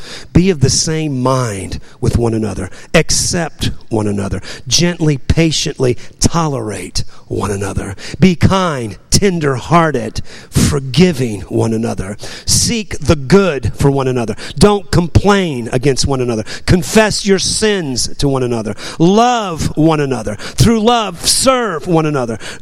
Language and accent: English; New Orleans, Louisiana, United States; And if you're new to me, I'm from New Orleans, okay?